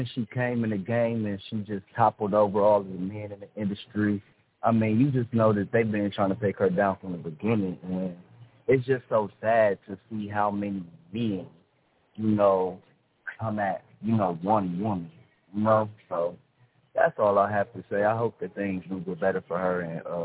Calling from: Atlanta, Georgia, United States; I'm calling from Atlanta.

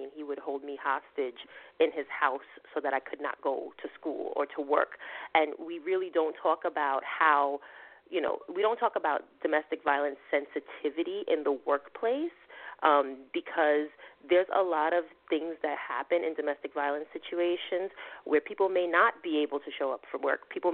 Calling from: New York City, New York, United States; I'm calling from Brooklyn

